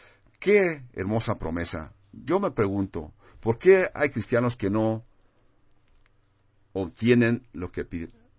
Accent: Huntington Beach, California, United States; cuando crecí en California, en Huntington Beach, California.

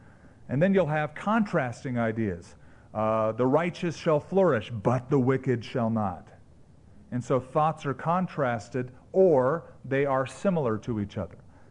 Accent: California, United States; And I came from Southern California originally, and I used to surf every morning.

